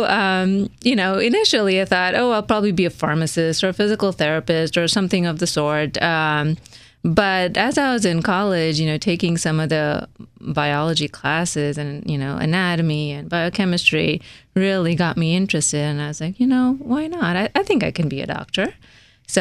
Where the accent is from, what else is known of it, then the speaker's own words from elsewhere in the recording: Mumbai, Maharashtra, India; moved away as an adult; now in Dallas, United States; Well, I grew up in Bombay in India. Actually, it's been renamed to Mumbai now. And I came to Dallas when I was 18 years old and went to undergrad at University of North Texas in Denton.